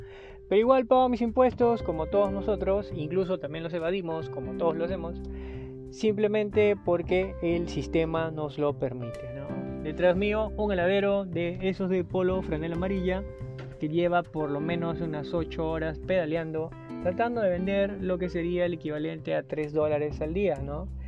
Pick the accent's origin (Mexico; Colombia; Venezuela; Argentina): Venezuela; moved away; soy inmigrante, soy venezolano